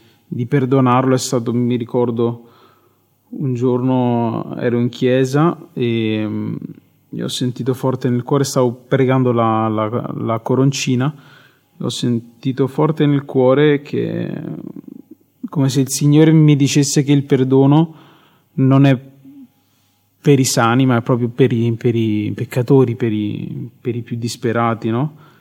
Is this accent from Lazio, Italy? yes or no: yes; Rome, Lazio, Italy; ho 29 anni, vengo da Roma